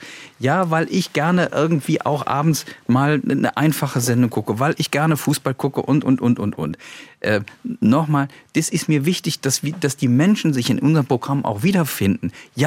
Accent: Eifel, Germany; also born or lived in Hamburg / Mainz / Frankfurt; now in Stuttgart, Germany; Also meine Heimat ist irgendwie die Eifel, aber ein bisschen ist Hamburg Hometown, Mainz ein bisschen, Frankfurt ein bisschen und jetzt arbeiten wir in Stuttgart.

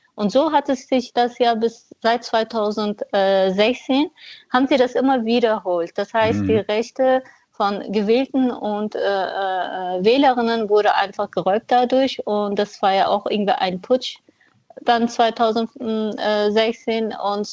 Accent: Cizre, Şırnak Province, Turkey; now in Germany; ich bin im Exil in Deutschland, ja. Aber ich bin DEM-Vertreterin und habe einen sehr guten Bezug auch noch zu meiner Heimatstadt, Cizre

